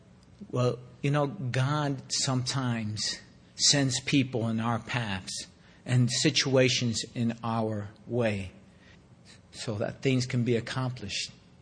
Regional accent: Bronx, New York, United States; born there; I was born in the South Bronx

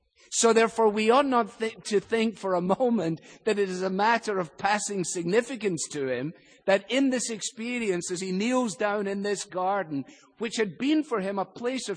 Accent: Glasgow, Scotland, United Kingdom; I remember as a boy growing up in Glasgow

